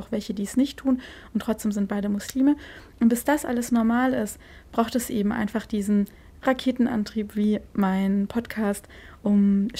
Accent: Germany; ich bin ja auch Deutsche als Muslimin

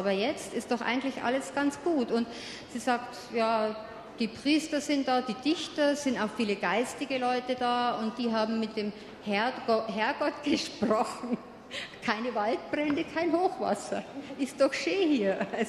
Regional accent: Bavaria, Germany; Aber Heimat ist für mich schon noch immer, diese niederbayerische Heimat ist für mich schon noch immer ein schwieriges Land.

